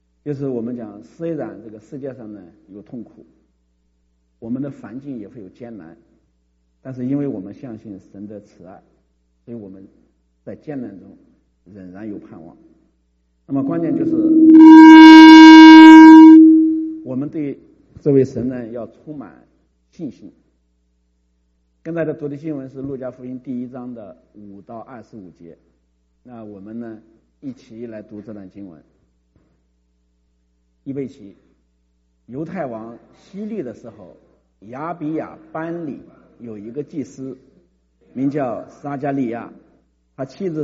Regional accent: China; now in United States

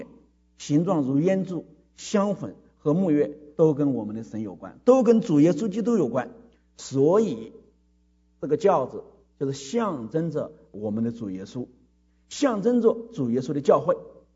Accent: China; 是中国人，我是这个，如果不是来这里待了几年，我应该哪里都，我是都是吃中国的水粮食，喝中国的水长大的，我到今天还是爱着我的国家，爱着中国人，我爱国，我是基督徒，爱我的国家，我是中国人。

